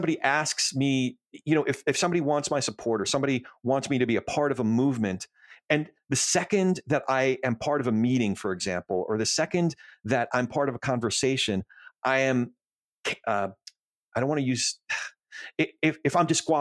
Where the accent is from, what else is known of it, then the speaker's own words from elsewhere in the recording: New Jersey, United States; when I grew up in Jersey